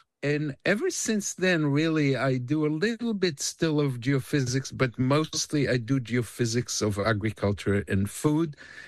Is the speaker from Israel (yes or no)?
yes; Israel; So I grew up in Israel in an agricultural commune, which is called the kibbutz.